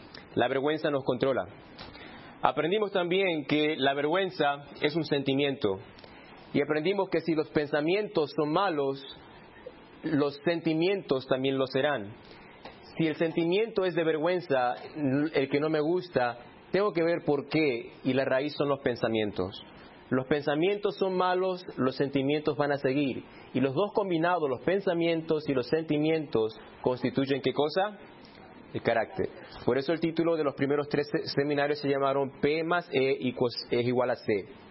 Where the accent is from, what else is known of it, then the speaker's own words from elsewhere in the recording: Argentina; Soy argentino, soy adventista, soy ilegal.